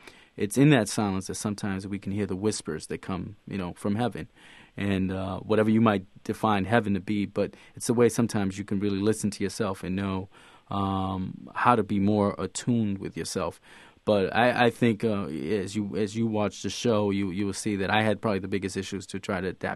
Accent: Brooklyn, New York, United States; I grew up in Brooklyn, New York, in Williamsburg, and I always always had noise in the household. I'm Puerto Rican, so we grew up in a very loud household as well.

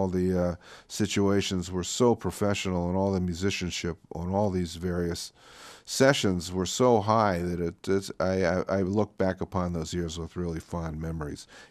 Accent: Philadelphia, Pennsylvania, United States; also growing up in Philly, where … when I was a child, was performing quite regularly.

